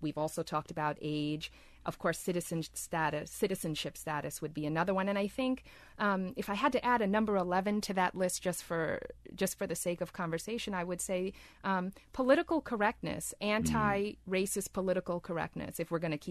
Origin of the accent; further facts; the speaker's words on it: New York City, New York, United States; I'm from New York City, and my parents were school teachers.